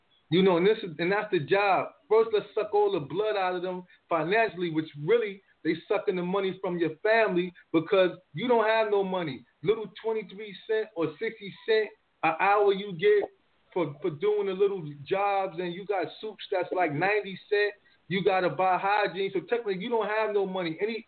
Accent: New York, United States; I had to stop calling home because I was locked up in Virginia, but I'm from New York.

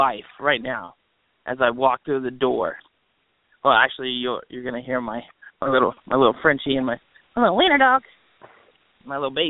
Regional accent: Oklahoma, United States; Also, growing up in Oklahoma, The Boz was a good one.

